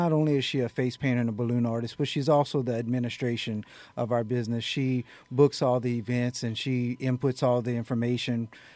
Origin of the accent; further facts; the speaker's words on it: Kaplan, Louisiana, United States; born there; now in Youngsville, United States; I was born in Kaplan, Louisiana, and we now live in Youngsville.